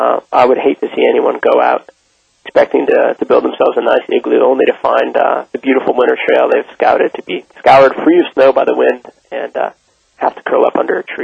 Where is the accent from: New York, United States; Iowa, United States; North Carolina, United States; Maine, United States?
Maine, United States; Growing up in Maine was a great experience in that I got to go winter camping anytime I liked